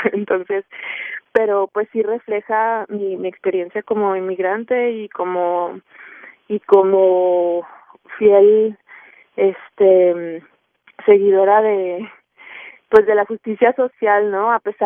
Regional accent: Ciudad Juárez, Chihuahua, Mexico; Sí, yo soy originaria de Ciudad Juárez, es una ciudad fronteriza con El Paso, Texas

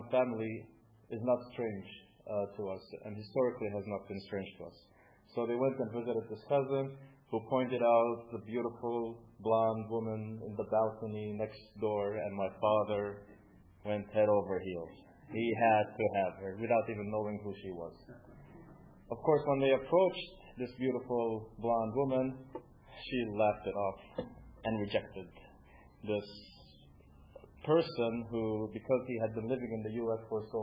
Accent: Bethlehem, West Bank, Palestine; also born or lived in Kansas City; And they moved back to Kansas City, where I was born. So I was born in Kansas City, and 6 months after I was born, we moved to Bethlehem, back to Bethlehem

